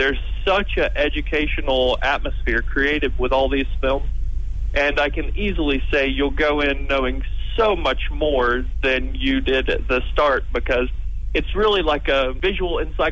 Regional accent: Lookout Mountain, Tennessee, United States; Just outside of Chattanooga, Tennessee, a place called Lookout Mountain.

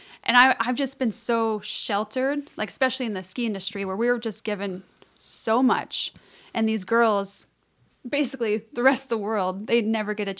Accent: Minnesota, United States; I'm telling you, from a blonde white girl like growing up in Minnesota, even joining my ski team when I was 10 was hard

